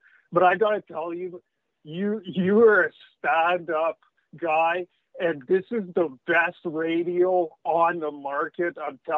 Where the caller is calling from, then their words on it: Alberta, Canada; I'm from Alberta.